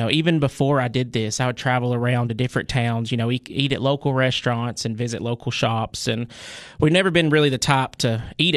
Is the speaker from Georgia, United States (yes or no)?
yes; Dalton, Georgia, United States; I'm originally from Dalton, Georgia.